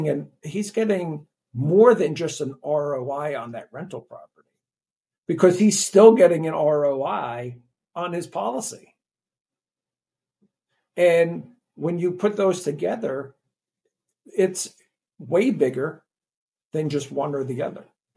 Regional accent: New Jersey, United States; See, I'm from New Jersey. It's a shore. It's not a beach, right?

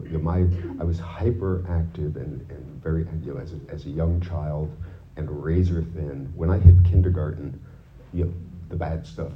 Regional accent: Connecticut, United States; I am from Connecticut.

